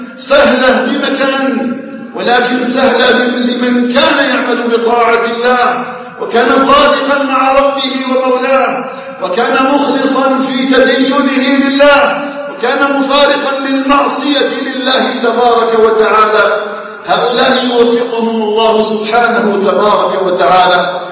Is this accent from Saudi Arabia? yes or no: no; Algeria